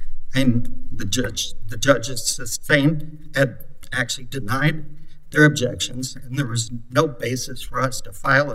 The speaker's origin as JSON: {"language": "English", "region": "Utah", "country": "United States", "said": "Realize in Louisiana it probably is mule talk, but I'm from Utah, so."}